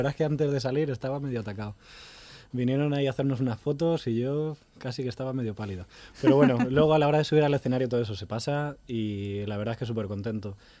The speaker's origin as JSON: {"language": "Spanish", "town": "Madrid", "region": "Community of Madrid", "country": "Spain", "said": "Sí, de Madrid."}